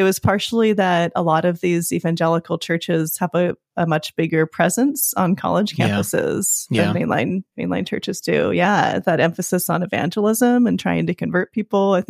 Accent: Seattle, Washington, United States; also born or lived in California; my journey has taken me through kind of growing up in the Seattle area to living for 13 years in California, mostly the Bay Area and a little bit of SoCal, and then being back in Seattle the last few years.

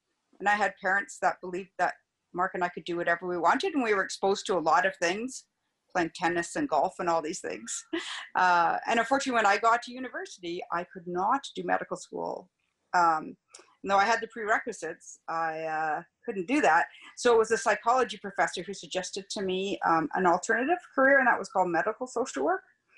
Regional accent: Vancouver, British Columbia, Canada; I grew up in Vancouver.

